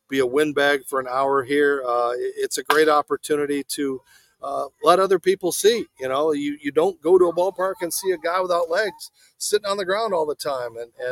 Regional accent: Arizona, United States; So I'm putting on a football camp with a former NFL player in Arizona, my hometown. It'll be nice to go back

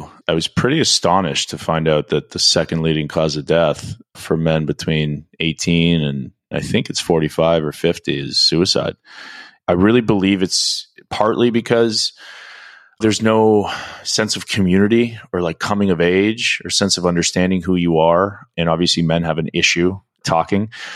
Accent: King City, Ontario, Canada; I'm from King City, Ontario. So I grew up in Canada, a small farming town. And really, a lot of our community revolved around the rink.

